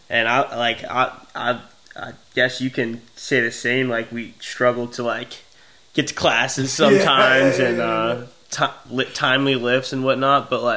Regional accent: Virginia, United States; I grew up in Virginia, so like, dude. I grew up playing with, like, a lot of big names.

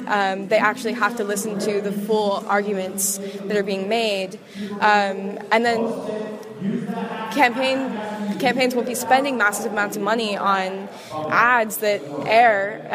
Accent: Boulder, Colorado, United States; I'm from Boulder, Colorado, and I go to Goucher College.

